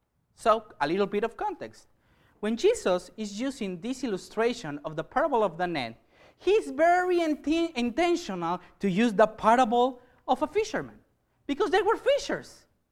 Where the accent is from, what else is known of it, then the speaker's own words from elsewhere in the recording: Mexico; English is a second language; You know, I'm from Mexico.